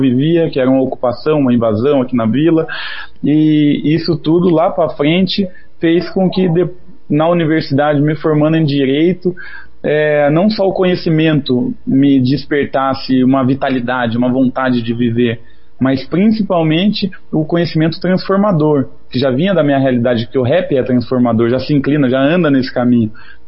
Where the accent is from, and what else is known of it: Paraná, Brazil; born or raised there; also born or lived in São Paulo